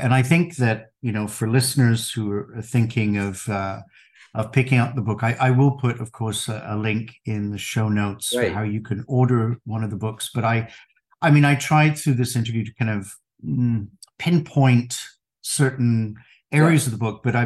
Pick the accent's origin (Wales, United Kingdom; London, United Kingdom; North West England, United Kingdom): London, United Kingdom; I actually grew up in England. My accent has faded a lot. I grew up in London.